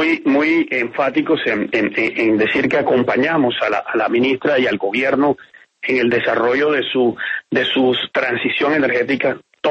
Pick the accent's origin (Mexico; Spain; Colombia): Colombia; nosotros como colombianos